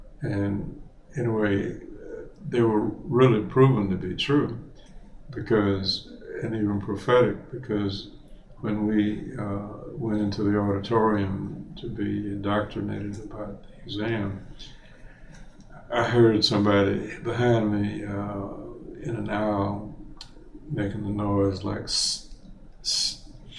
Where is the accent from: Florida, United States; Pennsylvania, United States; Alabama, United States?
Florida, United States; Orlando; also born or lived in North Carolina; And I grew up in Orlando, and went away to high school in North Carolina, and from there to Morehouse, and from there to the Air Force, and back to Morehouse, and then here.